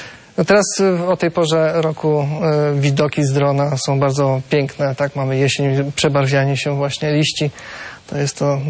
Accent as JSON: {"language": "Polish", "town": "Ostrołęka", "region": "Masovian Voivodeship", "country": "Poland", "lives_now": "Warsaw, Poland", "said": "Pochodzę z Ostrołęki."}